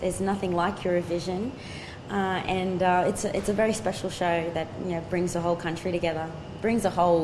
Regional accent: Australia; being Indigenous, being Australian Indigenous, and from my mother's side, I think having that combination, I definitely feel blessed and lucky to be worldly

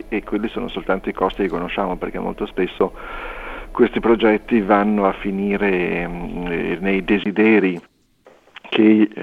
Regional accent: Liguria, Italy; L'altra cosa che invece è da ligure, ci metto il cuore

